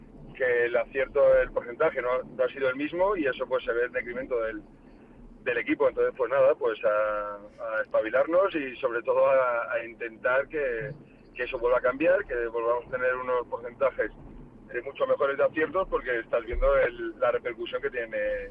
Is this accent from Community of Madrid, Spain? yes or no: yes; Madrid, Community of Madrid, Spain; como buen madrileño